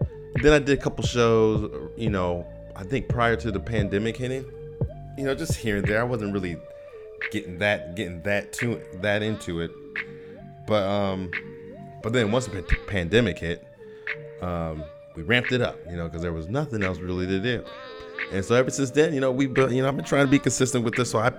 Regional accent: Idaho, United States; moved away as an adult; now in California, United States; I grew up in Idaho, but no, I went out there, haven't been in a while, man.

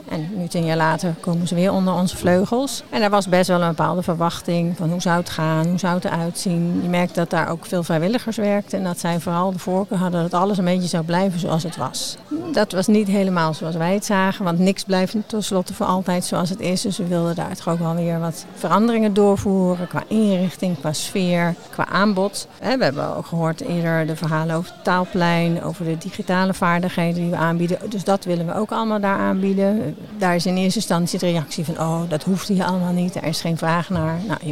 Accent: Dordrecht, South Holland, Netherlands; ik kom uit Dordrecht, hè, dus niet deze bibliotheek dan bij toeval

